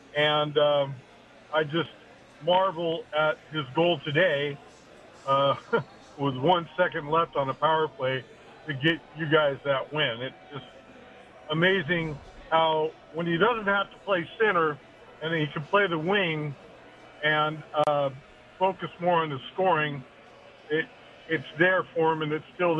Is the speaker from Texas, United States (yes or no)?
no; California, United States; Unique perspective for me because I'm from the Bay Area